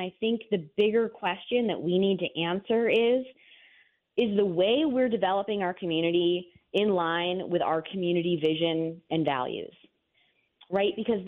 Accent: New York, United States; Yeah, so I grew up in rural central New York in a community that has more cows than people.

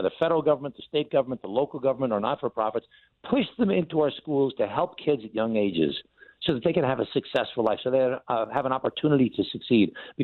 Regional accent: Glen Cove, New York, United States; I ran a little mayor, a little town of Glen Cove, my hometown.

